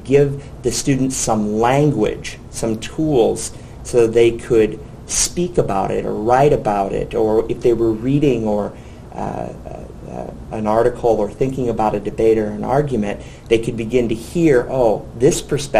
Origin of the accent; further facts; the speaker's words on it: Nebraska, United States; also born or lived in Dallas, United States; now in Canada; I came to Canada 10 years ago. I'm originally from Nebraska, but I came from the University of Texas at Dallas.